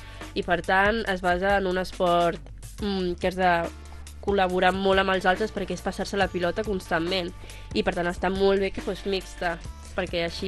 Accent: Barcelona, Catalonia, Spain; Jo soc del barri d'Horta, Barcelona

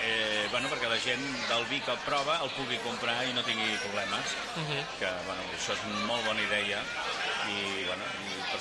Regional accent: Tiana, Catalonia, Spain; jo he nascut a Tiana, soc de Tiana

